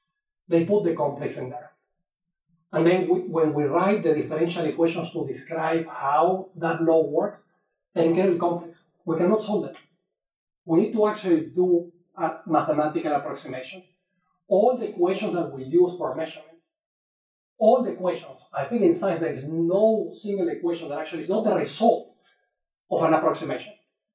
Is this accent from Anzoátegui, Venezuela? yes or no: no; Caracas, Capital District, Venezuela; English is a second language; now in Hanover, United States; room temperature where I grew up in Caracas, Venezuela, Caribbean, tropical, is not the room temperature from New Hampshire